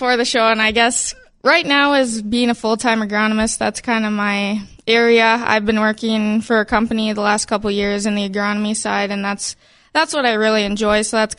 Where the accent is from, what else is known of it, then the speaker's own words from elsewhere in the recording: Galesburg, North Dakota, United States; I am originally from Galesburg, North Dakota, grew up on a family farm.